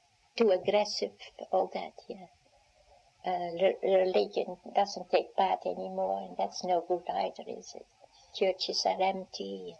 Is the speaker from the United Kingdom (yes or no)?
no; Netherlands; English is a second language; I've been back to Holland, mm-hmm. yeah, to see my parents and all that.